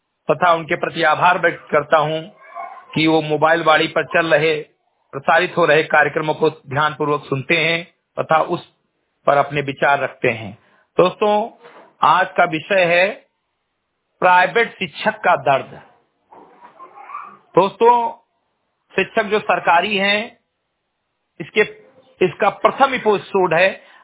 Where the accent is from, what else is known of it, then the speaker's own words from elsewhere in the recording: Bahraich, Uttar Pradesh, India; ग्राम सभा सेमरी गडई विकासखंड मेनपुरा जनपद बहराइच का मूल निवासी हूँ